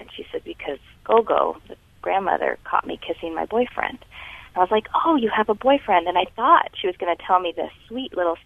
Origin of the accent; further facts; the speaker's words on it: El Paso, Texas, United States; I'm not Latino or Latina, but I grew up in El Paso, and I just have always felt very drawn to other cultures as a result, growing up essentially as a minority, which is very unusual for, a white girl.